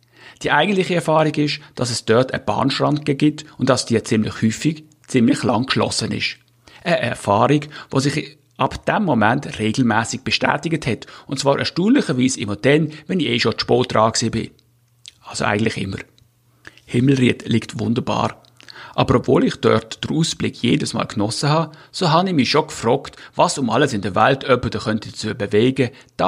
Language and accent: German; Switzerland; now in Totenbüttel, Germany; Als Schweizer muss man hier natürlich leer schlucken, aber es stimmt.